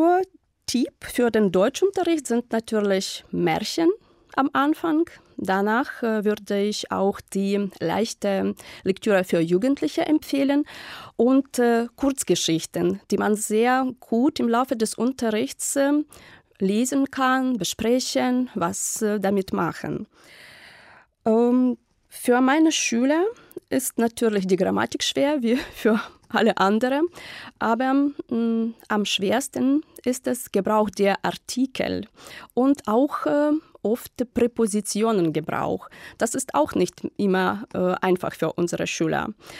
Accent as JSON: {"language": "German", "country": "Ukraine", "second_language": "German", "said": "Ich komme aus der Ukraine und ich bin 1977 geboren."}